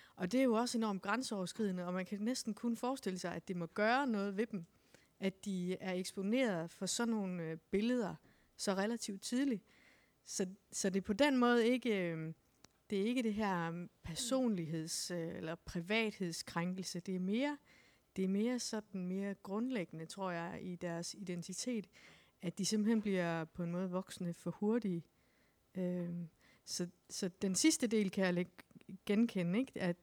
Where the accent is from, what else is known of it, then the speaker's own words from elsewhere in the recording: Odense, Region of Southern Denmark, Denmark; jeg kommer fra Vollsmose